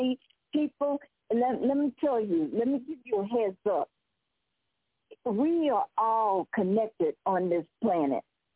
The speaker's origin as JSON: {"language": "English", "town": "Phoenix", "region": "Arizona", "country": "United States", "tie": "born there", "said": "With a name or a place like Phoenix, I was born in Phoenix."}